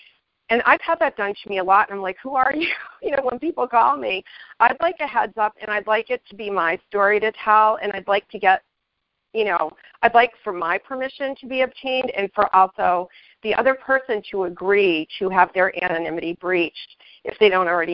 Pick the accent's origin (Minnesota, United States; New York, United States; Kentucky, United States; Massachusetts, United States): New York, United States; And I come from New York, and when you meet somebody in New York, in the circles that I was in, it's like, where did you go and who do you know?